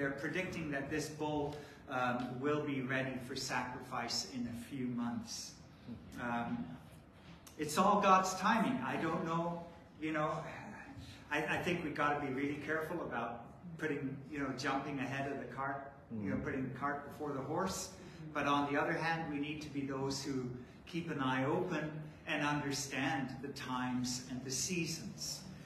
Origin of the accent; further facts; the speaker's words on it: Vancouver, British Columbia, Canada; also born or lived in London, United Kingdom; I grew up in Vancouver, Canada, and, you know, Jewish people there are more relaxed. But my wife and I spent 10 years in London serving with Chosen People Ministries.